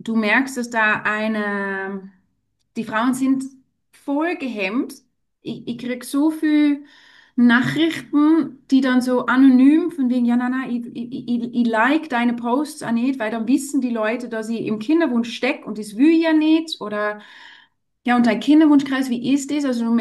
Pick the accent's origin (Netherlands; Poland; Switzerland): Netherlands; now in Salzburg, Austria; ich bin aus Holland, wohne in Salzburg